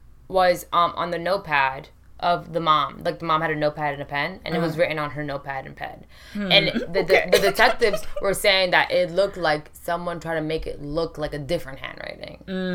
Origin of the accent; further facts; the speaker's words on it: Baton Rouge, Louisiana, United States; I grew up in Baton Rouge.